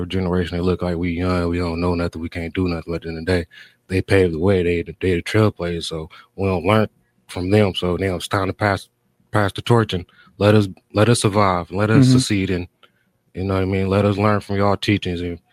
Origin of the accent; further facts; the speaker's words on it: Muskegon Heights, Michigan, United States; Born and raised in the Heights. I don't know nothing but the Heights City, Muskegon Heights.